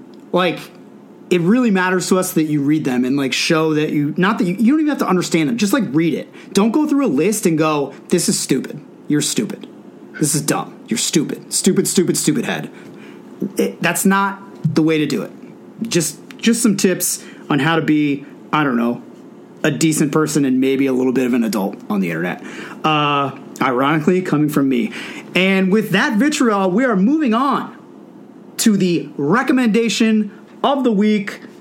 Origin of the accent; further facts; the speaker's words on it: New England, United States; even though I'm kind of from the New England foresty kind of area